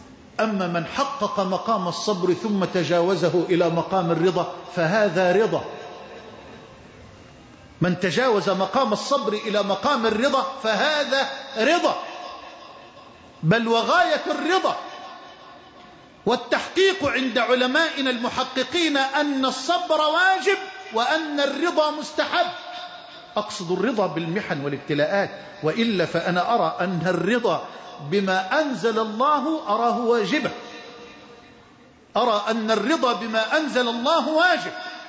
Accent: Egypt; اللهم اجعل بلدنا مصر أمنا أمانا سخاء رخاء

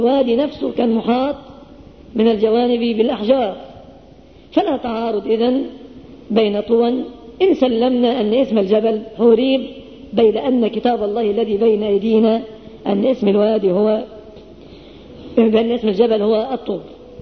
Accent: Egypt; وهذا حاصل في بلادنا مصر

